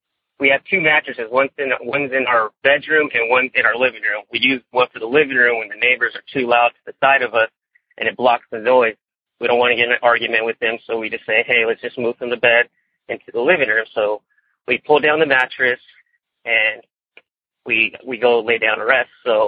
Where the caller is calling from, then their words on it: Mentone, California, United States; Well, I come from Mentone, California, kind of a little ways down from going up to Forest Falls and a road to get to Big Bear.